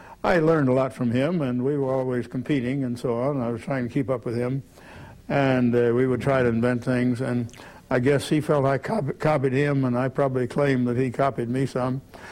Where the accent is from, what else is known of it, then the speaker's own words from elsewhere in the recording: South Carolina, United States; Well, I grew up in South Carolina, in the somewhat mountainous region of South Carolina. And I grew up on a little farm.